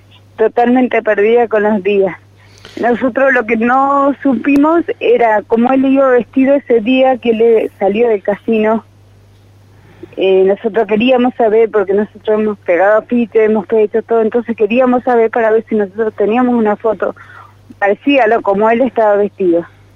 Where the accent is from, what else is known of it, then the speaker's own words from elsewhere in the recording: Neuquén, Argentina; yo soy de Neuquén, el Rincón.